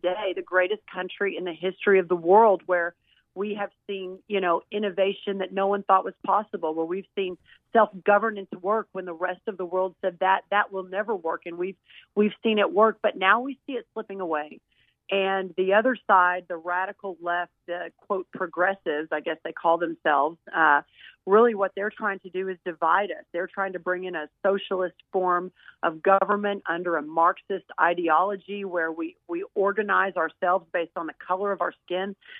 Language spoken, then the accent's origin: English; Texas, United States; accent: Southern; I am from Texas, born and raised, and only left for a couple years to go serve in the White House for President Trump. Am now back in Texas